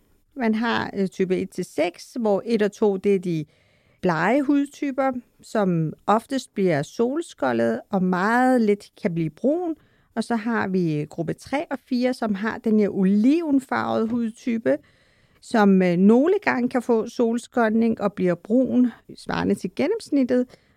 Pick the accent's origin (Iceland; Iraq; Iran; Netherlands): Iran; jeg kommer oprindeligt fra Iran selv, og har den her mørkebrun hud.